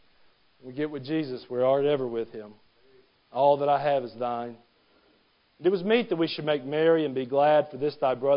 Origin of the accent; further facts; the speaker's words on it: Georgia, United States; also born or lived in Virginia; We're from Georgia, and we lived in Virginia for a while, and we would travel home to Georgia as much as possible.